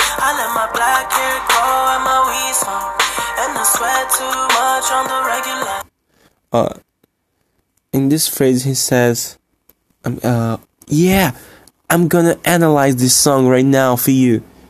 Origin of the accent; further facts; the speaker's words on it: Rio de Janeiro, Brazil; English is a second language; I'm from Rio, which is people from Brazil. They don't like that much my accent